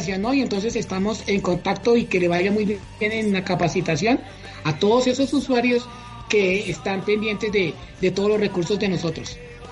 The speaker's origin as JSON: {"language": "Spanish", "region": "Bogotá", "country": "Colombia", "said": "Qué bueno es que nosotros como bogotanos y que acogemos a todas las la gente de otros sitios de Colombia"}